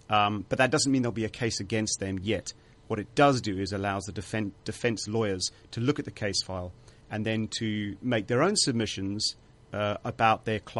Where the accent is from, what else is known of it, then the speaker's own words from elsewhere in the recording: South Africa; I mean, firstly, I'm a South African. I'm a white South African, and we had the apartheid government